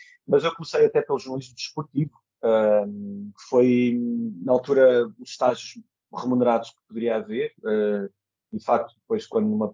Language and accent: Portuguese; Porto, Norte, Portugal; Na altura não havia curso de comunicação social ou jornalismo no Porto, eu sou do Porto.